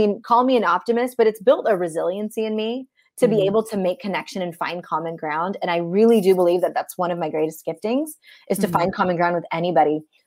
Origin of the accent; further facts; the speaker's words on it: Delhi, India; born there; So I was left on a doorstep in Delhi, India.